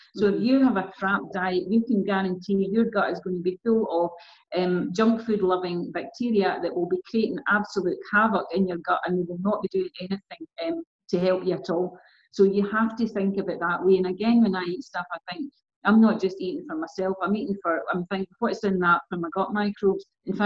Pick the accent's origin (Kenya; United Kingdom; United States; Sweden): United Kingdom; Wishaw, Scotland; I mean, I grew up in Wishaw, and you know, when I was young, you only got salads in the summer.